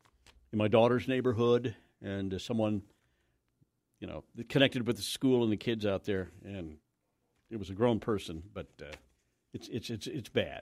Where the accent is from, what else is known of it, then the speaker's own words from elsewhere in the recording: Kansas, United States; I mean, we live here in Kansas. We grew up in Kansas, right?